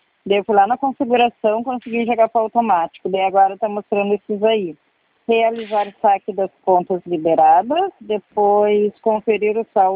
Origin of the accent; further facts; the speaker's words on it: Porto Alegre, Rio Grande do Sul, Brazil; born there; Porto Alegre, Rio